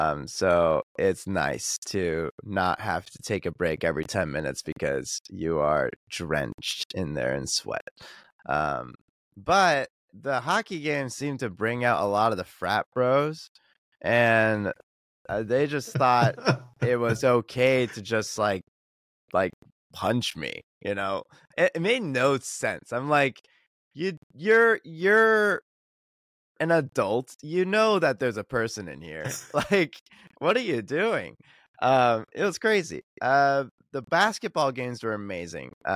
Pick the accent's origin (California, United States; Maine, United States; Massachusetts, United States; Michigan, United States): California, United States; Los Gatos; my hometown from California is Los Gatos, the mountain lions.